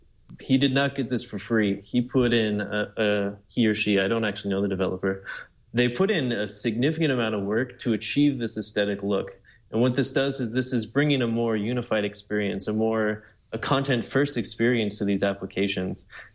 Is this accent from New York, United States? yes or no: yes; New York, United States; Yeah, so as a New Yorker, I'm listening to podcasts every single day on the subway.